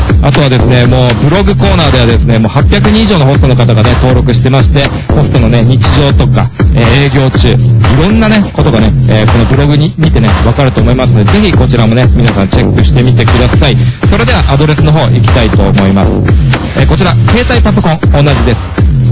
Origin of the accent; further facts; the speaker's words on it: Saitama, Japan; 僕はですね、埼玉県出身なんですごく嬉しいんですけど